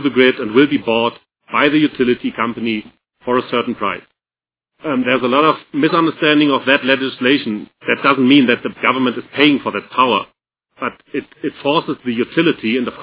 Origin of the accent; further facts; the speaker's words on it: Germany; English is a second language; I'm talking a little bit about biogas in Germany because I'm from Germany